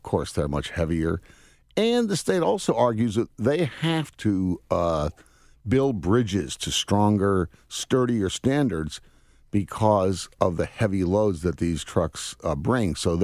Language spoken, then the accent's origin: English; Connecticut, United States; I grew up in Connecticut, so I understand how things work a little bit there. In fact, I graduated from Lewis Mills High School over in Burlington.